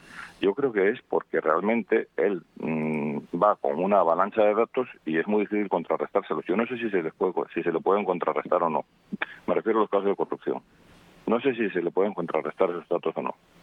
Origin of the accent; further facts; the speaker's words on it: León, Castile and León, Spain; yo soy de León, tú sabes